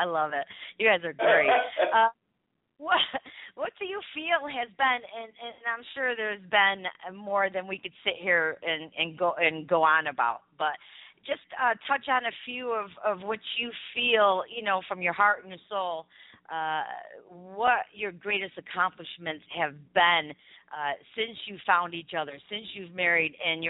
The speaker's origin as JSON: {"language": "English", "region": "New York", "country": "United States", "said": "I'm originally from New York."}